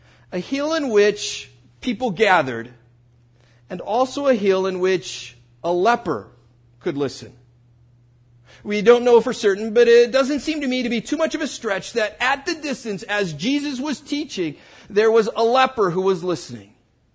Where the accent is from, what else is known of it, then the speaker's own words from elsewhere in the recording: United States; as an American living in a society in which all men are created equal